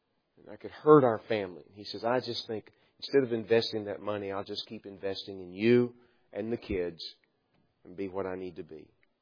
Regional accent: Dallas, Texas, United States; Now, I grew up in the Dallas, Texas area.

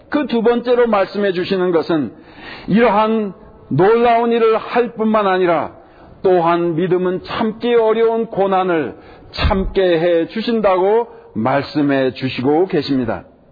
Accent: South Korea; moved away as an adult; now in United States; 저는 아직 그 한국 사람입니다. 저기 미국에 와서 살고 있고 여기에 이제 적을 두고는 있지만, 그러나 우리나라 하면 그래도 한국이 우리나라로 아직도 여겨집니다.

